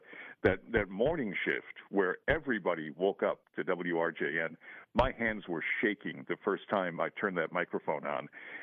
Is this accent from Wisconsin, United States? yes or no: yes; Racine, Wisconsin, United States; I mean, I grew up in Racine